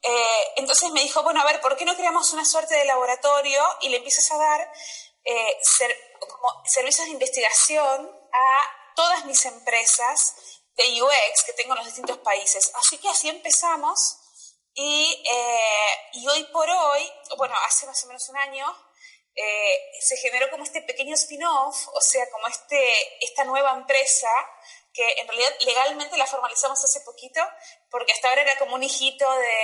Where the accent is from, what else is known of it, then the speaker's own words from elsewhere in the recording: Argentina; moved away as an adult; now in Mexico; cuando me fui de Argentina, hace como 4 años y pico, empecé a trabajar para... me mudé a México